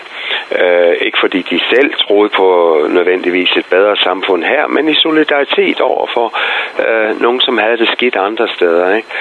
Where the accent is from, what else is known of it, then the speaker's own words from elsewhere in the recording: Central Denmark Region, Denmark; now in Copenhagen, Denmark; jeg voksede op i ude i Vestjylland, ikke, eller min naboer her i København